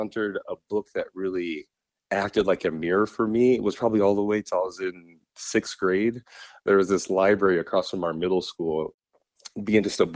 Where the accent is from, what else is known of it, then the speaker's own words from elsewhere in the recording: Sioux City, Iowa, United States; And I had never met a Black man like that in my, you know, limited experience growing up in Sioux City.